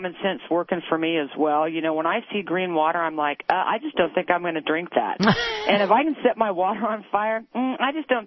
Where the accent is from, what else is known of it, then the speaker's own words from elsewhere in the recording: Kansas, United States; Born and raised in Kansas.